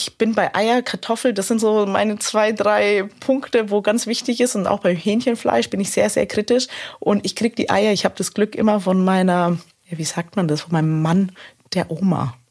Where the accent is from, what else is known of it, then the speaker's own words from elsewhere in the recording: Slovenia; Und das ist für mich auch so ein bisschen Kindheit. Bei uns in Slowenien gab es auch immer Rührei zum Frühstück.